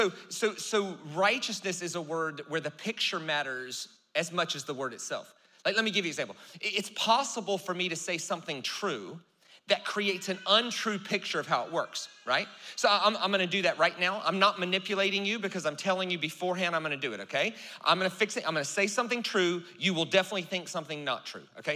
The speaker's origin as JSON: {"language": "English", "region": "the South", "country": "United States", "tie": "born or raised there", "said": "So I grew up in the South, and the word righteousness in the South, in America, was a function of not doing bad things, right?"}